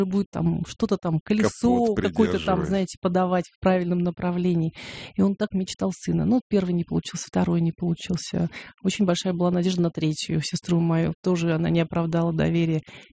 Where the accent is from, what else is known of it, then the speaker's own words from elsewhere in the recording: Elista, Kalmykia, Russia; Я родилась в Элисте, в столице Калмыкии. Прожила там всю сознательную жизнь, там училась, закончила школу, там же университет закончила.